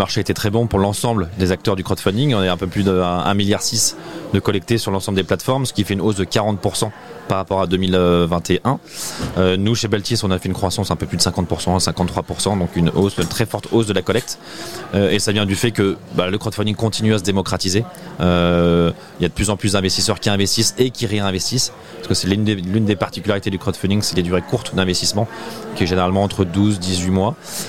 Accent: Lille, Hauts-de-France, France; Moi je suis originaire de Lille

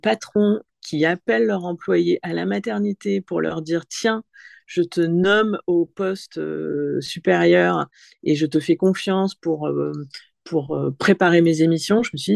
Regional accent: Bourgogne-Franche-Comté, France; Moi, quand j'étais ado, que j'habitais dans le Morvan

